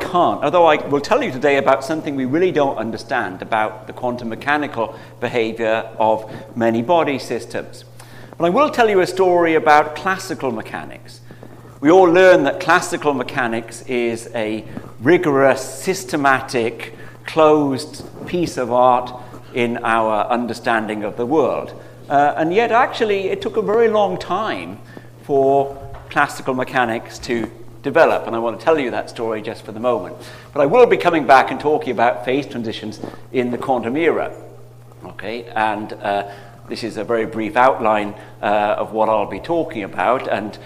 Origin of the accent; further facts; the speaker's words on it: New Jersey, United States; accent: New Jersey; I guess technically I am from New Jersey. I've spent more than half my life in New Jersey, and I have a very typical New Jersey accent, as you can tell.